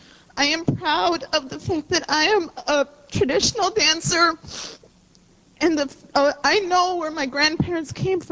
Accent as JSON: {"language": "English", "country": "United States", "said": "I'm from the Menominee and Potawatomi tribes."}